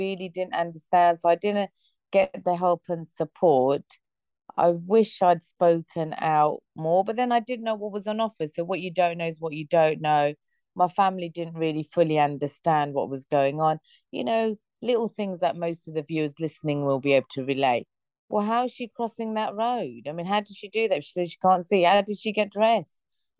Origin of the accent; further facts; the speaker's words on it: United Kingdom; I'm originally a British Bangladeshi. I was born here, but my family, mum, dad are from Bangladesh.